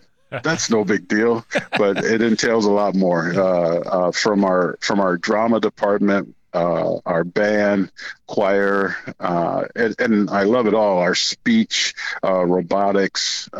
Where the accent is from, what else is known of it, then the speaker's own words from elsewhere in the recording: Cleveland, Ohio, United States; So I grew up in Cleveland, Ohio, and we probably played everything from baseball to basketball, ran track in the street.